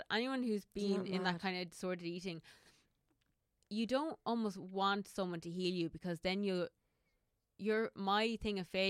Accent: Ireland; And I think as Irish people, we have this really bad stigma around being confident as

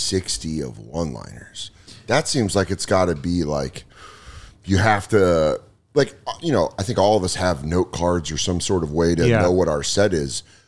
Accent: Denver, Colorado, United States; I mean, I'm from Denver, and it was like, I went to Anchorage. I was like, this is a tiny city.

